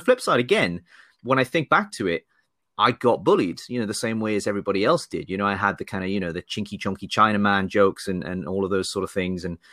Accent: Newcastle, North East England, United Kingdom; accent: Geordie; So I grew up in Newcastle. So I did actually have the very, very strong Geordie accent.

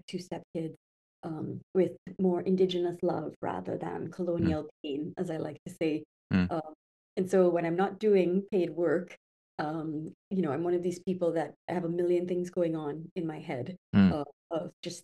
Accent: Trinidad, Trinidad & Tobago; also born or lived in Tobago / Jerusalem; now in Atlanta, United States; Yeah, so I was born in Tobago and raised in Trinidad, and I just moved to Atlanta in July of last year from Jerusalem. We lived there for 6 years.

